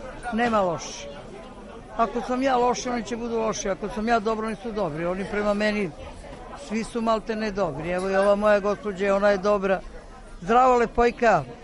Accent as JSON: {"language": "Serbian", "town": "Višnjica", "region": "Belgrade", "country": "Serbia", "tie": "born or raised there", "said": "živim u Višnjici, da. Pa ceo život rođena sam u Višnjici, živim u Višnjici, radim u Višnjici, eto to je sve. Za sada je selo, grad još nije. To je kao, kako bi ti rekla, predgrađe."}